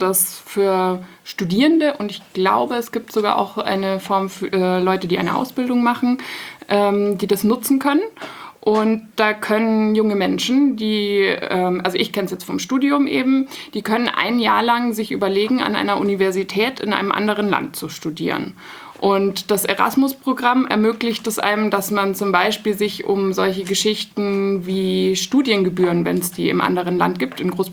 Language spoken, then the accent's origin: German; Munich, Bavaria, Germany; ich komme aus München und habe in München studiert.